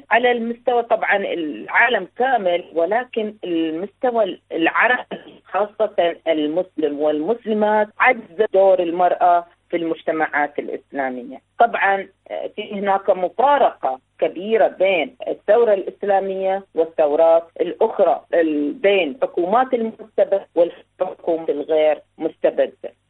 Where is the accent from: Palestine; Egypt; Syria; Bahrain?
Bahrain; ربما أتكلم عن البحرين لأنها جذوري من البحرين ولأني تربيت وترعرعت في البحرين